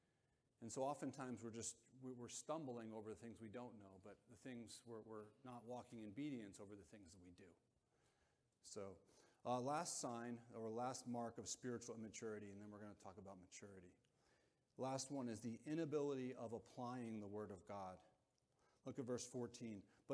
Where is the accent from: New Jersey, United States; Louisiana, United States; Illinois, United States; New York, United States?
New Jersey, United States; But growing up, I grew up in Bergen County, and we actually just steered clear of the city.